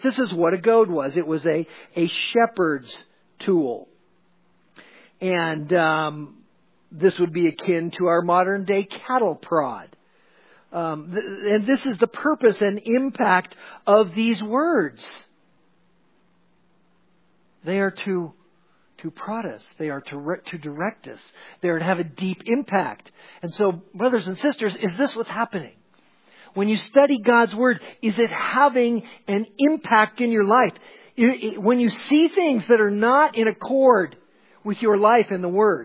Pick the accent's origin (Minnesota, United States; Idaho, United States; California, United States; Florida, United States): Idaho, United States; Hailey; You know, growing up in Haley, you could count every morning on the wind that would be blowing up the canyon.